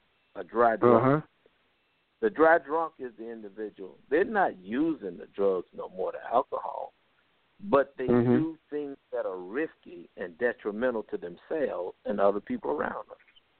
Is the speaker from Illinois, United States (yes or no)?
yes; Chicago, Illinois, United States; I remember growing up in Chicago, we were on like the 13th, 14th floor of the housing project.